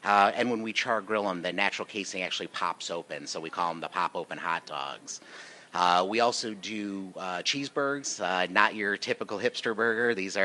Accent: Buffalo, New York, United States; I grew up with in Buffalo, New York. I spent most of my life in Buffalo in the Rochester area. I went to school in Rochester.

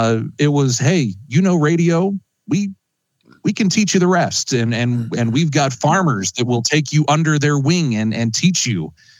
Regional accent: Logansport, Indiana, United States; I was a junior at Logan Sport High School, where I grew up there in Cass County, Indiana.

